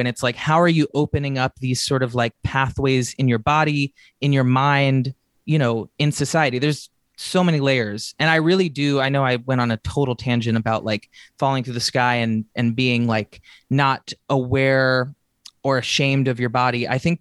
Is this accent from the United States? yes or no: yes; Nashville, Tennessee, United States; but I grew up in Nashville, Tennessee, you know, totally admiring and around the idea of the music industry.